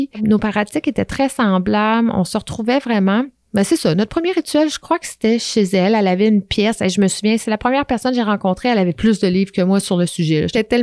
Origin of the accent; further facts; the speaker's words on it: Quebec, Canada; moved away as an adult; also born or lived in Saguenay; now in Montreal, Canada; je suis née dans le Bas-Saint-Laurent, j'habitais là à peu près jusqu'à l'âge de 18 ans. Ensuite, je suis déménagée au Saguenay et j'habitais là 4-5 ans. Et je suis arrivée dans la région de Montréal vers 23 ans.